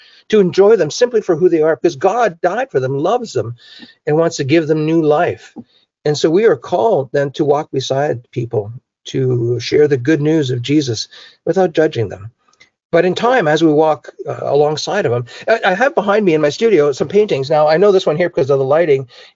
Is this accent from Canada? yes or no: yes; Canada; I'm French Canadian, so I'm very good at doing that.